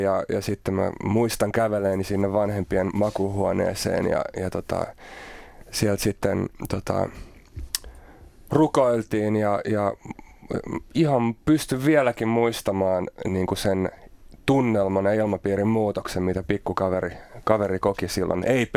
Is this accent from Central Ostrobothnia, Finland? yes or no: no; Vantaa, Uusimaa, Finland; born there; Vantaalla, Koivukylässä synnyin.